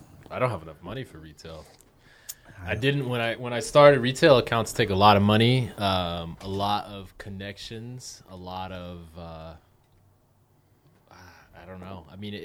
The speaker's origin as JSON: {"language": "English", "town": "Albuquerque", "region": "New Mexico", "country": "United States", "tie": "born or raised there", "moved": "as an adult", "lives_now": "Phoenix, United States", "said": "I'm from Albuquerque, New Mexico, originally. Oh, man. Grew up there. It was rough. It made me the person I am."}